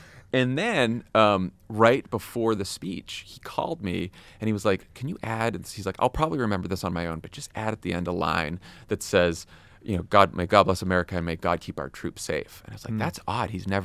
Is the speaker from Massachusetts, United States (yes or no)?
yes; Boston, Massachusetts, United States; also born or lived in Washington, D.C.; now in California, United States; I thought I would be East Coast for life, from Boston, lived in D.C. for 10 years. I was like, what, California?